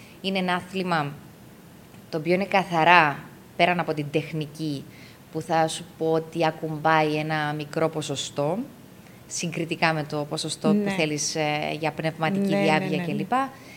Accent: Greece; Νιώθουμε Έλληνες, είμαστε Έλληνες.

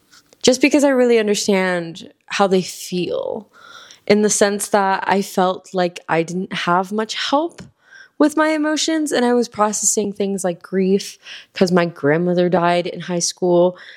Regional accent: Hialeah, Florida, United States; now in El Paso, United States; I'm currently based in El Paso. I am a Miami girl, though. I'm from Miami, Florida, specifically Hialeah. I'm a Hialeah girl. I'm Cuban.

